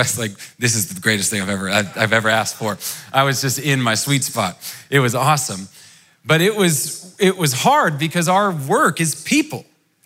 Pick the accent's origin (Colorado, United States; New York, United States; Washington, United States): Washington, United States; Walla Walla; moved away; I grew up in America. I'm from Washington State, Walla Walla, a town so nice they named it twice. That's where I grew up.